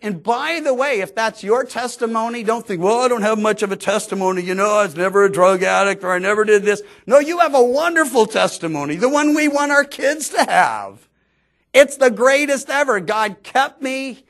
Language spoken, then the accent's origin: English; California, United States; Now, I come from Southern Cal, where everyone was baptized in bikinis, because that was the fashion.